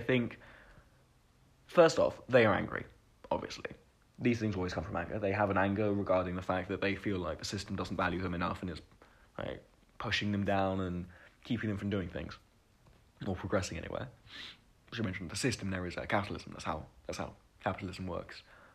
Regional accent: South East England, United Kingdom; born there; I was born relatively close in Buckinghamshire.

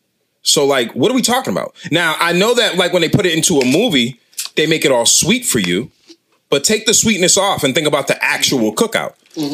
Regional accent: Boston, Massachusetts, United States; I grew up in Boston, too, so, like...

